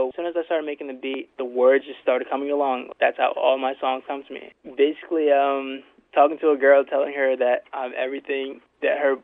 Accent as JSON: {"language": "English", "town": "Poughkeepsie", "region": "New York", "country": "United States", "tie": "born there", "lives_now": "Kingston, United States", "said": "No, I was born in Poughkeepsie, but I live here for 4 years now."}